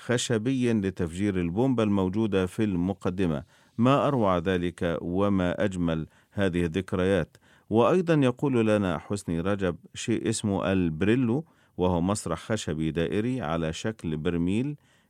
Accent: Sharqia Governorate, Egypt; عندما كنت صغيرا في ريف قريتنا بمحافظة الشرقية

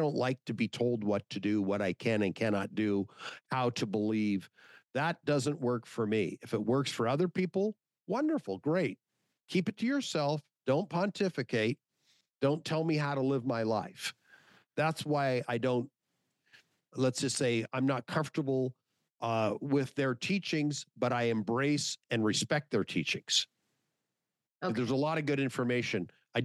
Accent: Los Angeles, California, United States; Grew up in LA.

